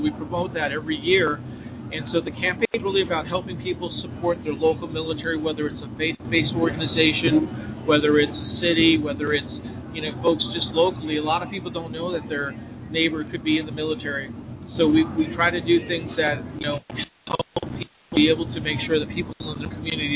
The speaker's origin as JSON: {"language": "English", "region": "California", "country": "United States", "tie": "born or raised there", "said": "My home state, California, because of our population of being 37 million people, has more people that join the military than any other state"}